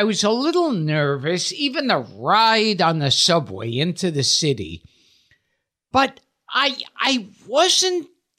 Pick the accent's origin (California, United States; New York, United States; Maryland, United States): New York, United States; Brooklyn; In Brooklyn.